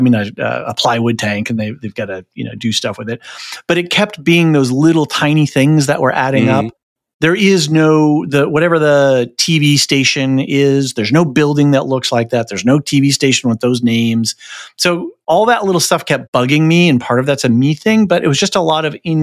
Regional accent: Seattle, Washington, United States; I'm from Seattle, so I'm seeing stuff that's just, you know, not right.

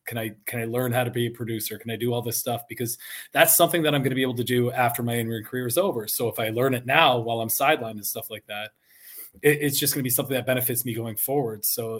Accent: Canada; Cause you know, there's Maple Leafs on my singlet for a reason, man. I take a lot of pride being a Canadian wrestler.

